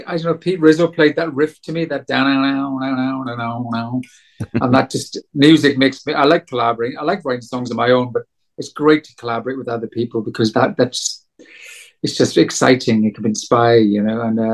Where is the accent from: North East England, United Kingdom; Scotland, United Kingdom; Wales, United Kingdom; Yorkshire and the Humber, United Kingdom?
Wales, United Kingdom; Went to my home country of South Wales and in darkest winter.